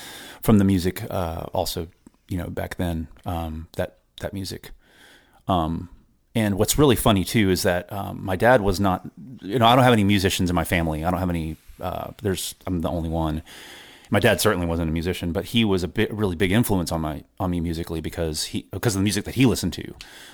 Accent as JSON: {"language": "English", "town": "Lubbock", "region": "Texas", "country": "United States", "tie": "born or raised there", "said": "Also not at the same time growing up in Lubbock, not even realizing that … was from there"}